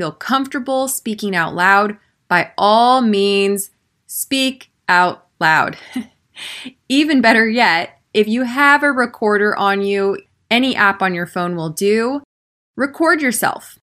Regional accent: United States; As an American, I use a glottal stop in mountain.

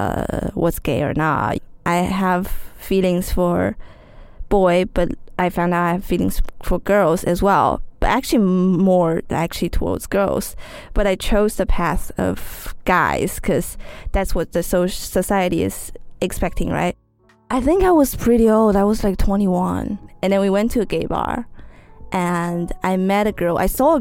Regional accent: Shanghai, China; I'm from Shanghai.

